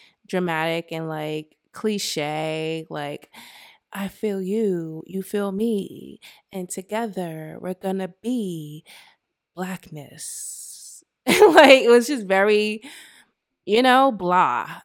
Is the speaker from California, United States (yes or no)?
no; Boston, Massachusetts, United States; I'm not on the East. I'm from the East Coast. I'm from Boston.